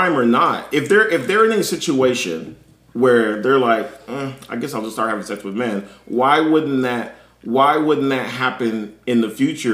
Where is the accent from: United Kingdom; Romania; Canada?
Canada; I'm from Canada.